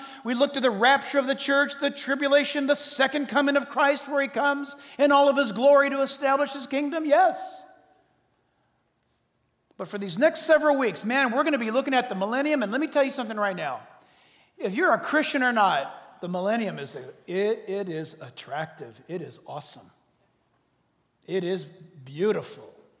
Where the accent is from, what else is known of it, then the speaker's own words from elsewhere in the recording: United States; I'm not just saying this because I'm an American. I'm not just saying this because I love my country.